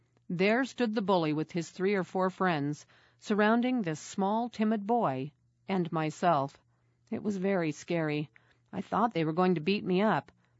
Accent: South Africa; I grew up in South Africa. South Africa has wonderful game parks where wild animals such as lions, elephants, giraffes, and zebras roam free.

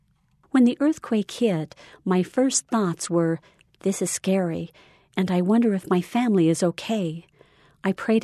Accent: Joplin, Missouri, United States; from Joplin, Missouri.

